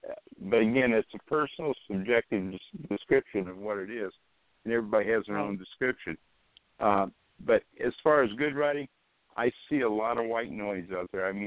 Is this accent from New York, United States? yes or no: no; Texas, United States; also born or lived in Louisiana; I'm from the South. I grew up in Texas and Louisiana most of my life.